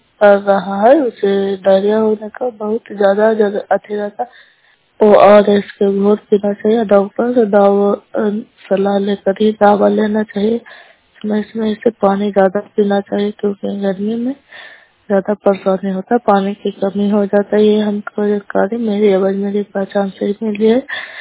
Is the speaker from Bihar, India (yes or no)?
yes; Nagarnausa, Bihar, India; नालंदा जिला नगर नौसा ब्लॉक कला पंचायत के निवासी हूँ।